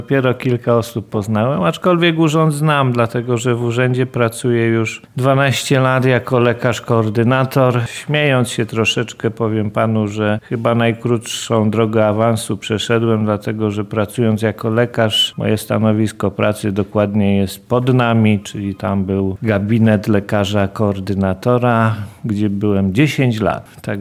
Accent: Świętokrzyskie Voivodeship, Poland; Ja wywodzę się z Ponidzia.

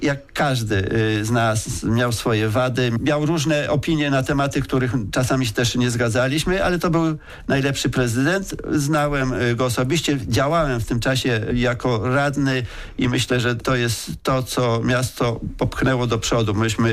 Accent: Kielce, Świętokrzyskie Voivodeship, Poland; Tak, jestem rodowitym Kielczaninem, tak mogę powiedzieć, jestem związany z tym miastem chyba od zawsze.

